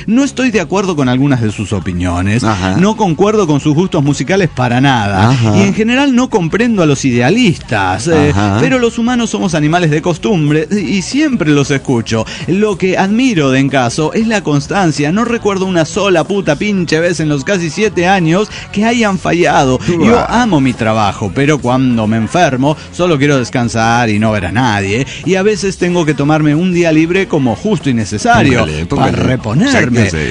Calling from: Chile

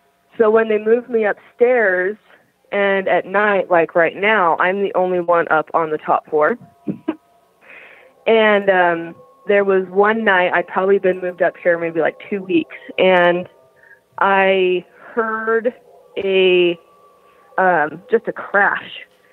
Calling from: Salt Lake City, Utah, United States; I'm calling from Salt Lake City, Utah.

